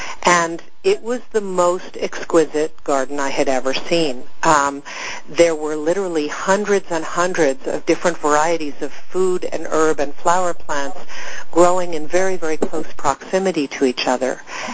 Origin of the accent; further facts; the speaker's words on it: New York City, New York, United States; My background was that I grew up in New York City, and I was the daughter of two artists.